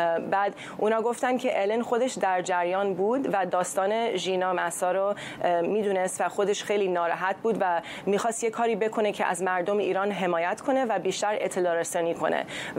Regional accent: United States; من تو آمریکا بزرگ شدم، به دنیا آمدم بزرگ شدم،

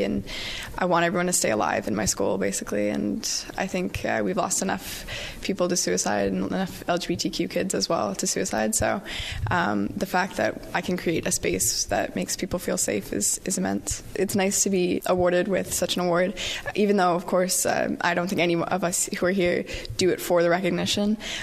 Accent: Newfoundland and Labrador, Canada; I grew up here in Newfoundland. I was born at West, but we moved here when I was young

